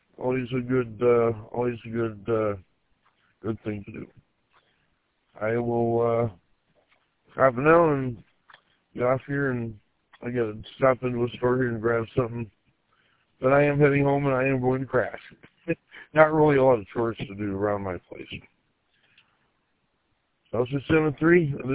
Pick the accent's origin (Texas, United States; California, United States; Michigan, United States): Michigan, United States; Grand Rapids; born there; Incidentally, I was born in Grand Rapids.